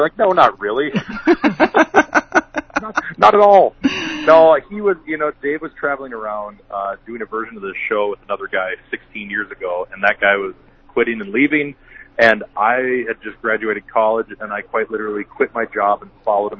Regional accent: Minnesota, United States; Yeah, so we're both from Minnesota, absolutely. This is hometown stuff for us.

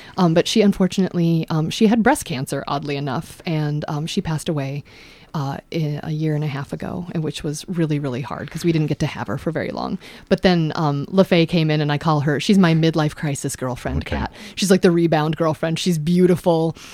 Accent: Omaha, Nebraska, United States; we grew up in the Baptist church, and we went to a place in South Omaha

